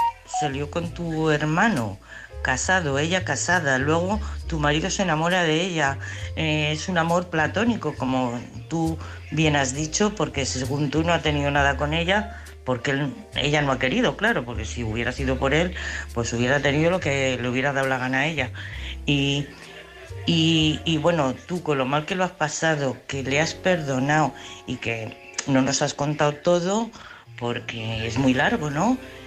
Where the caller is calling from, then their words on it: Madrid, Community of Madrid, Spain; de Madrid.